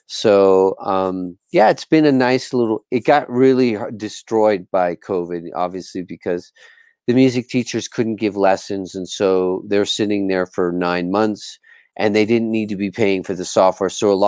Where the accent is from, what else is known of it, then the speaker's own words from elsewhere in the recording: Bermuda; moved away as an adult; now in Sayulita, Mexico; So, in about 2010, I moved to Sayulita. I'm from Bermuda in the Caribbean, and I moved to Sayulita from Bermuda.